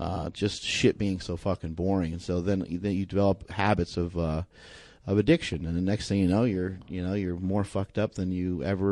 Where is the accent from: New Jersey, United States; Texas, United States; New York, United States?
New York, United States; Peekskill; born there; I was born in Peekskill, New York in 1976.